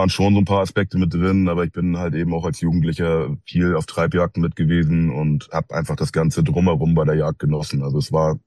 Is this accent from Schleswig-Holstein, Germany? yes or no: yes; Schleswig-Holstein, Germany; ich komme aus der Ecke zwischen Lübeck und Hamburg, sagt den meisten vielleicht mehr.